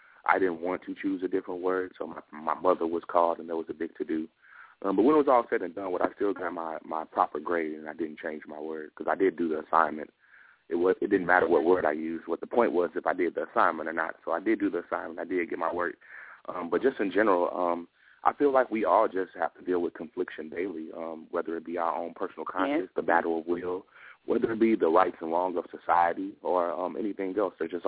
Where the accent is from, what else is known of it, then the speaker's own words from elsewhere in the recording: St. Louis, Missouri, United States; I am an artist born and raised in St. Louis, spoken word artist, MC, singer, songwriter, host, entertainer.